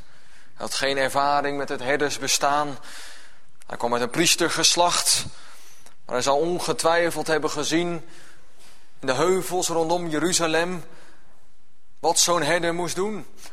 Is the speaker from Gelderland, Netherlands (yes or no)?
yes; Gelderland, Netherlands; Ik kom zelf van de Veluwe.